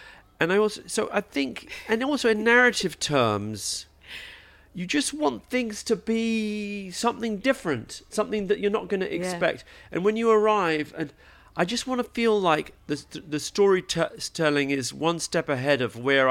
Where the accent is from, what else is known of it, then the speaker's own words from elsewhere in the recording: England, United Kingdom; I grew up in England, so I support England.